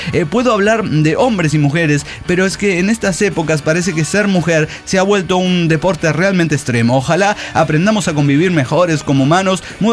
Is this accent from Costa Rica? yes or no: yes; Costa Rica; Yo, como costarricense, quiero pedir perdón ante ustedes, ante toda la comunidad desintegrada